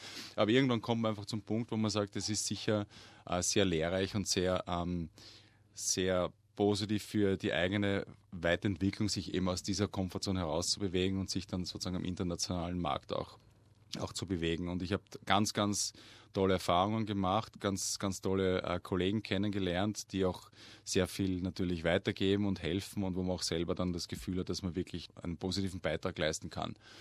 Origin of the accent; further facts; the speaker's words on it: Austria; Also was mir als Österreicher natürlich, das muss ich auch dazu sagen, sehr, sehr fehlt, ist natürlich ein Winter mit Schnee.